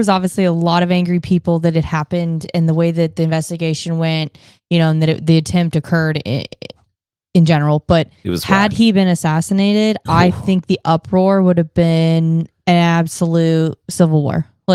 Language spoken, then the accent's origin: English; Dallas, Texas, United States; You know, I grew up in Dallas going to the museum, you know, it happened there in Dallas.